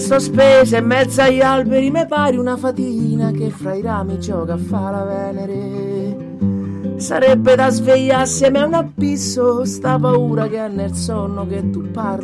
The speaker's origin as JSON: {"language": "Italian", "town": "Rome", "region": "Lazio", "country": "Italy", "said": "io sono romano"}